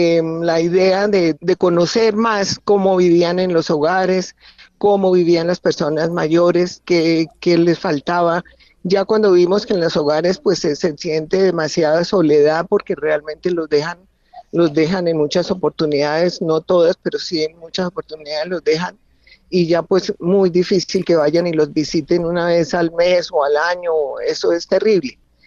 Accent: Chía, Cundinamarca, Colombia; Yo soy de Chía y mi papá y mi mamá dieron un lote para construir el ancianato.

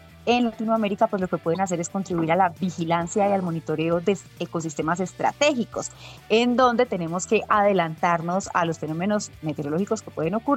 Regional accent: Colombia

